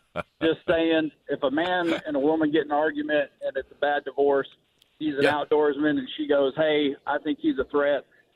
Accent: Oregon, United States; I'm originally from Oregon, and, you know, Oregon is a red state.

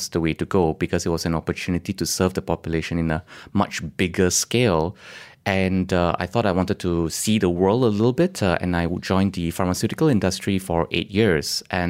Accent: Taiping, Perak, Malaysia; I'm from Taiping, Para.

